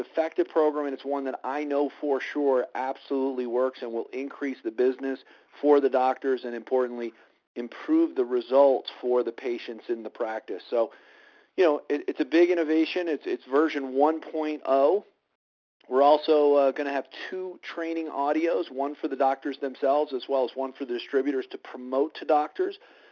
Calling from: Colorado, United States; I'm calling in from Colorado tonight

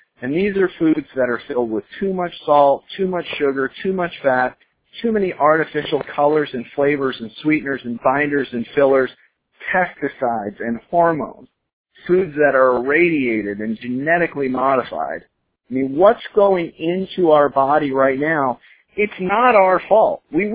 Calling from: Boca Raton, Florida, United States; I'm calling in from Boca Raton, Florida tonight.

